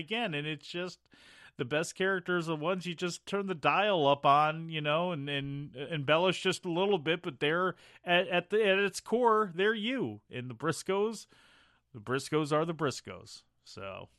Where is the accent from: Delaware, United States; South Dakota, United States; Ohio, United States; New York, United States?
Delaware, United States; Selbyville; You know, say I'm from Selbyville, and that is, of course, that's what I would be for the rest of the night, you know, Selbyville.